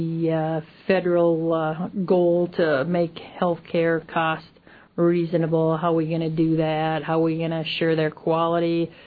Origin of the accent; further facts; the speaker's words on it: Minnesota, United States; I come from Minnesota. I come from a town in northwestern Minnesota, up kind of, if you've seen the movie Fargo, the flat, windy Minnesota.